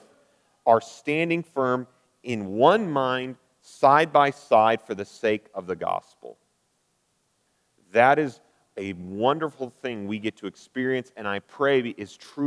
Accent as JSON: {"language": "English", "region": "Wisconsin", "country": "United States", "said": "I'm very from Wisconsin."}